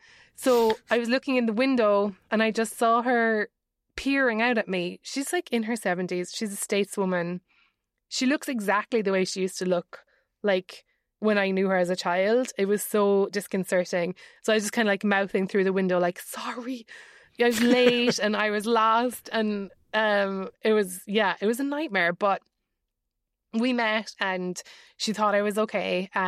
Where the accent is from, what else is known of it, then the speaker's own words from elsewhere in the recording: Ireland; And I would say as an Irish person, I don't want to get into it.